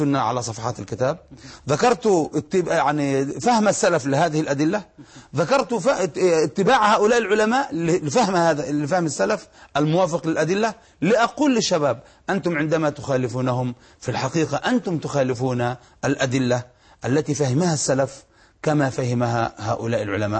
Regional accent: Yemen; مشايخ عندنا في اليمن كبار،

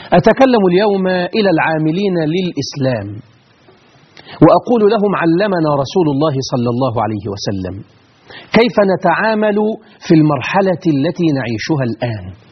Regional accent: Egypt; بلدنا مصر الحبيبة العزيزة

